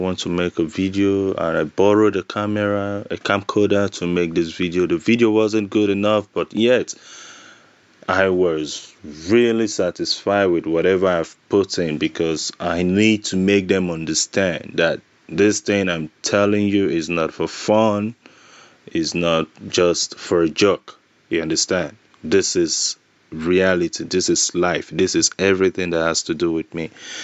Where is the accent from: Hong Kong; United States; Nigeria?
Nigeria; I'm a musician. I'm from Nigeria.